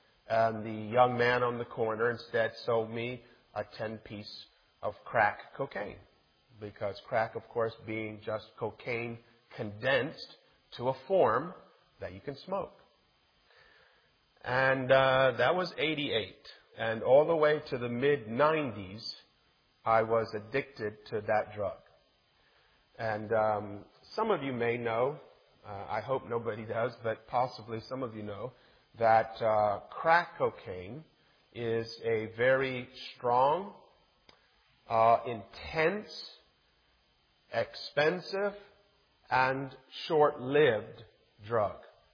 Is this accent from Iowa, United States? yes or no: no; Lansing, Michigan, United States; Now, I'm from Lansing, so I know of Saginaw.